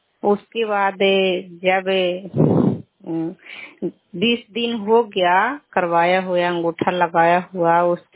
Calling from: Nagarnausa, Bihar, India; श्यामा पंचायत से, नगर नौसा ब्लॉक से, नालंदा जिला।

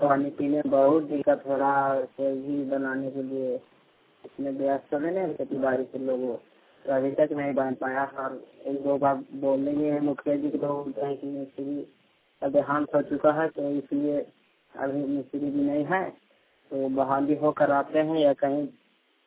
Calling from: Sitapur, Jharkhand, India; ग्राम कोशेरा पंचायत सीतापुर जिला चतरा झारखंड से मैं बोल रहा हूँ।

